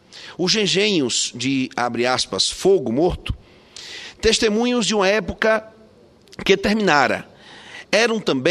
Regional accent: Sergipe, Brazil; tenho a honra e a satisfação como sergipano de traçar-lhe esta sucinta biografia

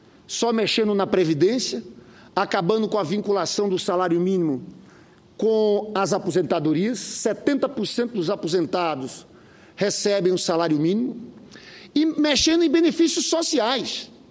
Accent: Brazil; a nossa preocupação enquanto brasileiros

